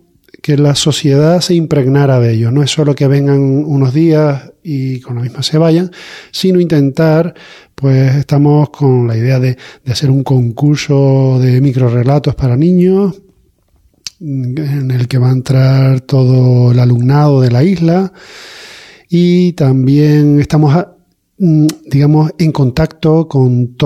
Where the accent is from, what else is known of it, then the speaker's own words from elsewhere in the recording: Canary Islands, Spain; su parte de la niñez la vivió en Fuerteventura, como yo, que soy majorero